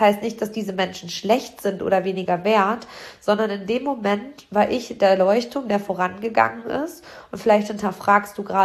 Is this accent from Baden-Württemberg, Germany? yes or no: no; Hamm, North Rhine-Westphalia, Germany; auf Schloss Oberwerries hier in meiner Heimatstadt Hamm.